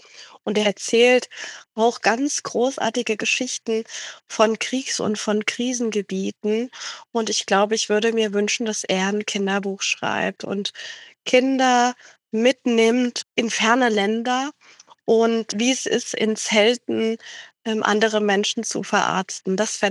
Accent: Hesse, Germany; bin hier im Rhein-Main-Gebiet, wo ich herkomme, viel auf Burgen und Schlössern gewesen.

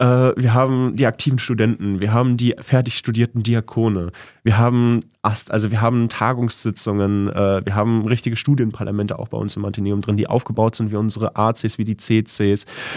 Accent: Hamm, North Rhine-Westphalia, Germany; Ich bin seit meiner Konfirmation 2012 ehrenamtlich aktiv in meiner Heimatgemeinde. Ich komme ursprünglich aus der Stadt Hamm her

